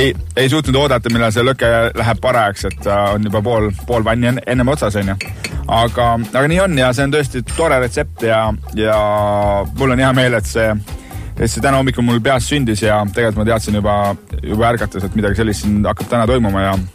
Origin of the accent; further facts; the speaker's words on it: Saare County, Estonia; ma olen Saaremalt pärit, siis jupike kiviaed käib ikka mehega kaasas